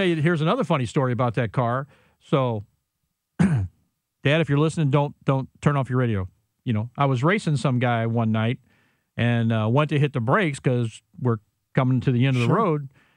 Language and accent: English; Illinois, United States; I grew up in Illinois, so we had to take driver's ed.